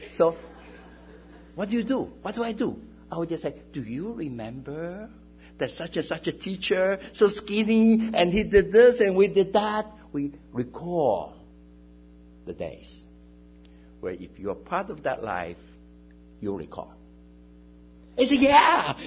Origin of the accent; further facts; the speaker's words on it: China; English is a second language; Looking at driver's license is not going to solve the problem because we came from China and they don't have English names there.